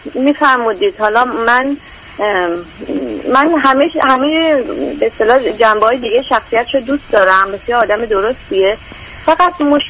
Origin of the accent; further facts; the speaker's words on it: Iran; now in United States; من 8 سال خارج از کشورم، یعنی از ایران اومدم بیرون، 4-5 سال امریکا هست.